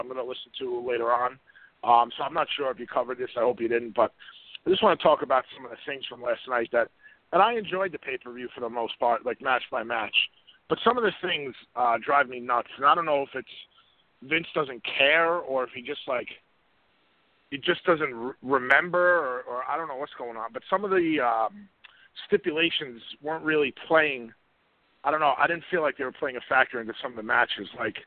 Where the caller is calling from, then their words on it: Buffalo, New York, United States; from Buffalo.